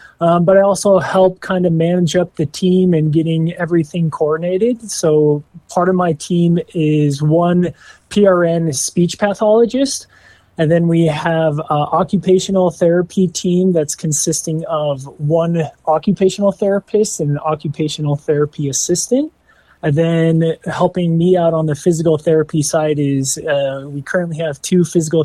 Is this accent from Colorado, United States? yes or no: yes; Colorado Springs, Colorado, United States; now in Kemmerer, United States; I'm originally from Colorado Springs. I met my wife in Evanston, Wyoming